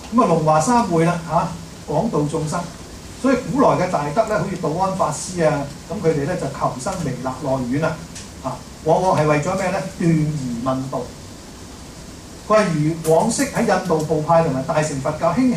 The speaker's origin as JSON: {"language": "Cantonese", "country": "China", "said": "我哋中國人咧而家少用咗"}